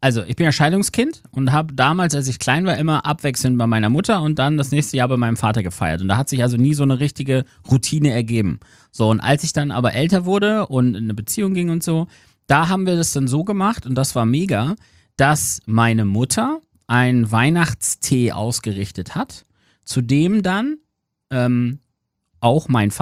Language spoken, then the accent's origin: German; Aurich, Lower Saxony, Germany; Also in Ostfriesland bei uns in Aurich war es immer der 25. abends. Da haben sich dann immer alle auf dem Dorfplatz getroffen.